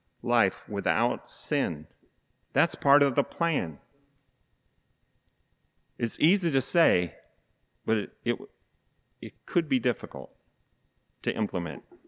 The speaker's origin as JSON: {"language": "English", "town": "East St. Louis", "region": "Illinois", "country": "United States", "tie": "born there", "said": "Now, I was born in East St. Louis, Illinois, and I loved Motown music when I was growing up."}